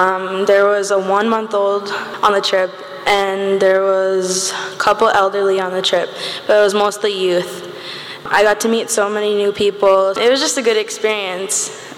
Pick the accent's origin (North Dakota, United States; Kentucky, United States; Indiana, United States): North Dakota, United States; I'm from the Standing Rock Sioux Tribe, and I live in Bismarck, North Dakota. I'm 12 years old.